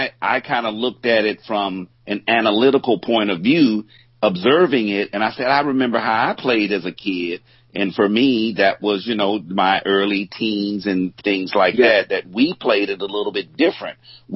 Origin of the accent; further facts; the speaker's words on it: Shreveport, Louisiana, United States; Oh, my hometown is Shreveport, Louisiana. Yeah, the home of Terry Bradshaw.